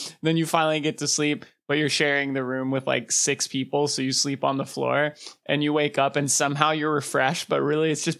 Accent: Georgia, United States; Look, I'm from Georgia.

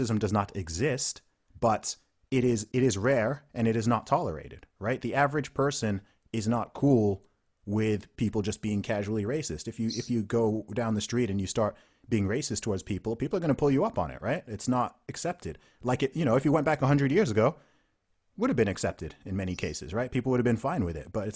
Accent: Saudi Arabia; Like I said, I grew up in Saudi Arabia.

